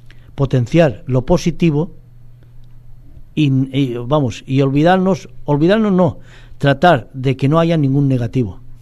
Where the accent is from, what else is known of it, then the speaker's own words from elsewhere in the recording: Jumilla, Region of Murcia, Spain; Y, pero nosotros somos un pedacito de Jumilla y queremos sentirnos como jumillanos.